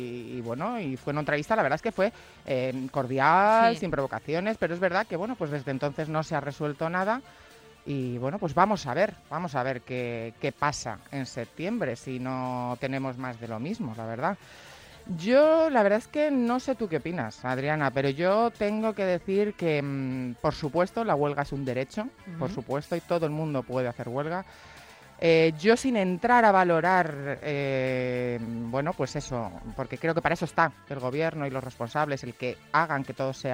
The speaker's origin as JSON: {"language": "Spanish", "town": "Sigüenza", "region": "Castilla-La Mancha", "country": "Spain", "tie": "born or raised there", "said": "Bueno, el frío que hace en mi pueblo, en Sigüenza, muchas veces ha salido en las noticias"}